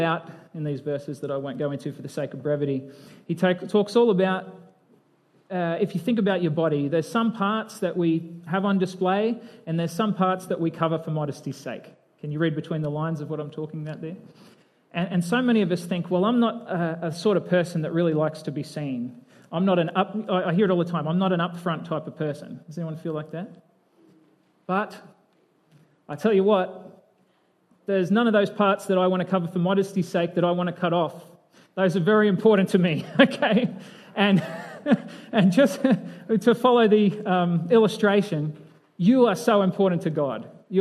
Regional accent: Australia; because I'm Australian

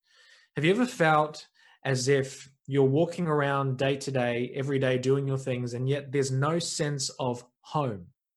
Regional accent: New Zealand; for those who don't know me, I am a New Zealander. You might be able to pick up the accent as well

